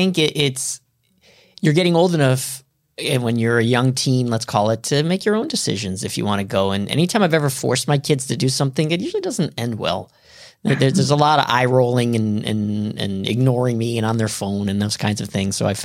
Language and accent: English; Cleveland, Ohio, United States; now in Miami, United States; Actually, I'm from Cleveland, Ohio, and that's where he was going to go because I'm in Miami now.